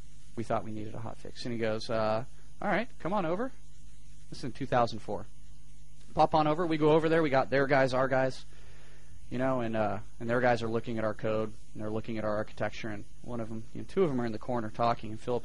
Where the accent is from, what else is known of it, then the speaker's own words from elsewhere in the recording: California, United States; I grew up in California. Californians talk fast.